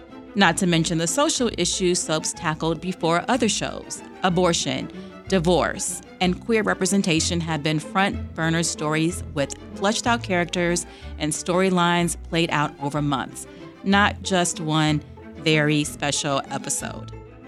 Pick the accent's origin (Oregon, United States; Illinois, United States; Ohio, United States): Illinois, United States; Chicago; for much of my career here in my hometown of Chicago, I've reported on race.